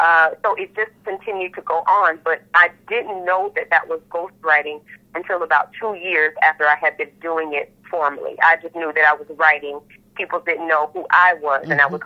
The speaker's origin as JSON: {"language": "English", "town": "Gainesville", "region": "Florida", "country": "United States", "tie": "born or raised there", "said": "I realized that in my community, I was raised in Gainesville, Florida."}